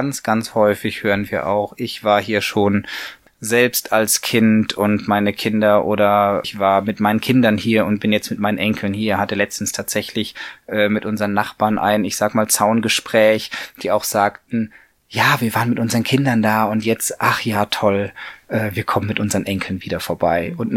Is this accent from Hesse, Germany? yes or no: no; Stockstadt, Bavaria, Germany; also born or lived in Aachen; aus Stockstadt, genau, bin hier aufgewachsen, war zwischendrin 10 Jahre in Aachen gewesen und wir sind vor 3 Jahren wieder nach Aschaffenburg gezogen.